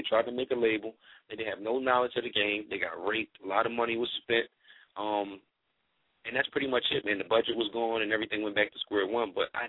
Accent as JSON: {"language": "English", "town": "Philadelphia", "region": "Pennsylvania", "country": "United States", "said": "I come from Philly. We come from nothing. Just to stand in front of my corner"}